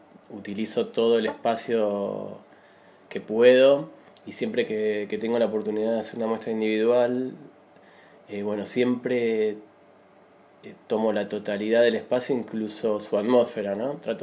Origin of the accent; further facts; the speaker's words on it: Mar del Plata, Buenos Aires Province, Argentina; moved away as an adult; now in Buenos Aires, Argentina; Sí, viví toda mi vida en Mar del Plata hasta los... mis 42, no sé. Hace 5 años que vivo en Buenos Aires.